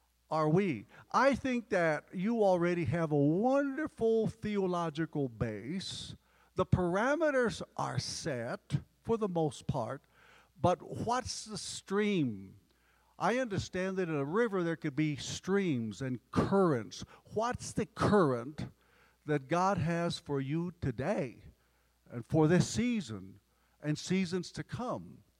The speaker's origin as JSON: {"language": "English", "region": "Texas", "country": "United States", "said": "I come from Texas, cow country, only to find the real cowboys up here."}